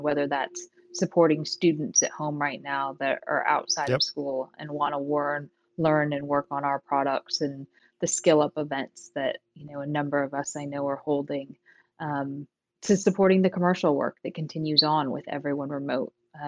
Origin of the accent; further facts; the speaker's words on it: Lompoc, California, United States; born there; I was born in Lompoc.